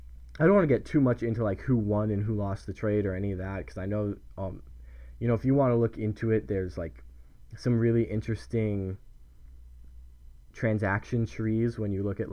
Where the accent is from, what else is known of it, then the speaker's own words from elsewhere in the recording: Santa Clarita, California, United States; now in New York, United States; because I'm from the Los Angeles area, I'm from Santa Clarita, but I now live in New York, so I don't go home to my parents for Thanksgiving.